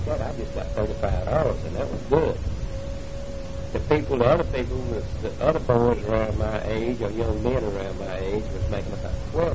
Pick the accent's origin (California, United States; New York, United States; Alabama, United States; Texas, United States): Alabama, United States; Birmingham; born there; I was born in West End, Birmingham, Alabama.